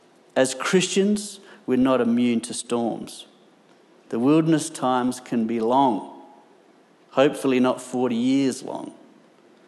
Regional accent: Ceduna, South Australia, Australia; My hometown included the Aboriginal homelands of Caniba, Yalata and Oak Hill. The population of Ceduna was less than 1,000, and that included the surrounding areas.

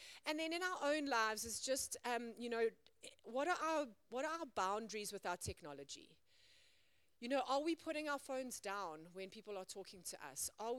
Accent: South Africa; now in Zimbabwe; I thought South Africans were robust until I came to Zim and I was like, we are soft down south.

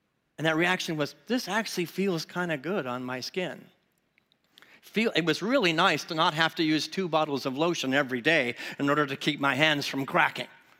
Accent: England, United Kingdom; I'm English through and through.

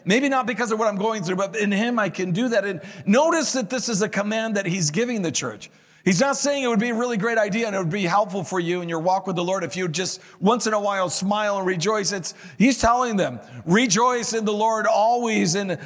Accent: Canary Islands, Spain; growing up in the Canary Islands, my brother had a mouth on him and that used to get him in trouble.

